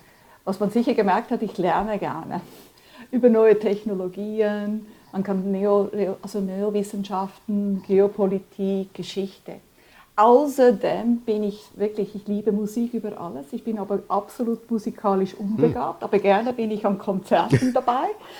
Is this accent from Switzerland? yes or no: yes; Switzerland; German is a second language; also born or lived in Galicia, Spain; ich bin Spanierin aus Ursprung, Galizien, aber in der Schweiz aufgewachsen, man hört an meinem Akzent.